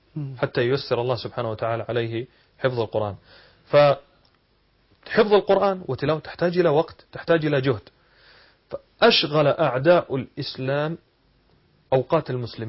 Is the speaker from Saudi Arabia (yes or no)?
yes; Saudi Arabia; وأنا رأيت نماذج يعني عندنا في السعودية وحتى هنا يعني سمعت بها في مصر